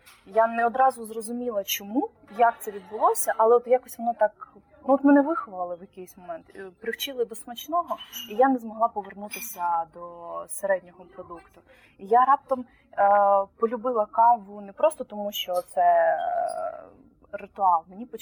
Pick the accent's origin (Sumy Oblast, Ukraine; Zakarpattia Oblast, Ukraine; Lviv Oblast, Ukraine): Zakarpattia Oblast, Ukraine; born there; я ж народилася в Закарпатті, і вся моя родина з Закарпаття.